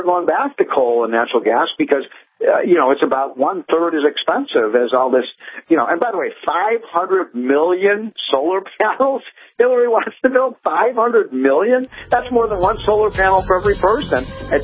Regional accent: Virginia, United States; it's states like West Virginia that are in my home state of Virginia are getting killed.

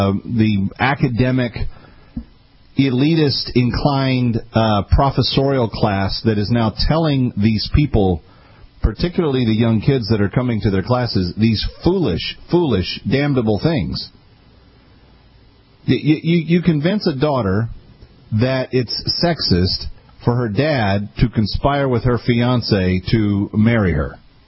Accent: New York, United States; from New York.

